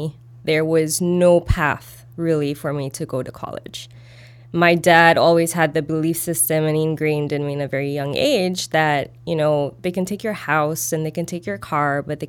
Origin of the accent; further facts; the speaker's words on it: St. Lucia; moved away as an adult; now in Chicago, United States; I grew up in St. Lucia. I was raised there. I went to school, community college. My family is still there.